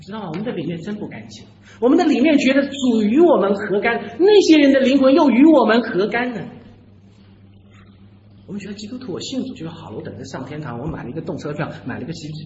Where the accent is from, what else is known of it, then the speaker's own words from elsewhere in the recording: Hangzhou, Zhejiang, China; 我们那边余杭区啊，好多安徽的弟兄姐妹都快要占了大半了